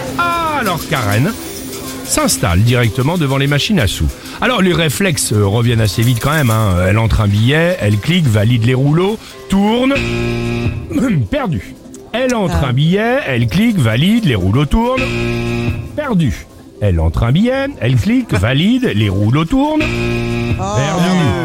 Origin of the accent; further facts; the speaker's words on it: Aulnay-sous-Bois, Île-de-France, France; Moi, je suis d'Aulnay-sous-Bois, moi.